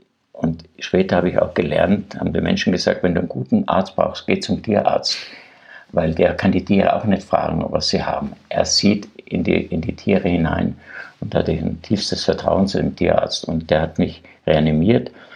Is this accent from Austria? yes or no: yes; Graz, Styria, Austria; ich bin ja ein Grazer, ich war ein Stadtkind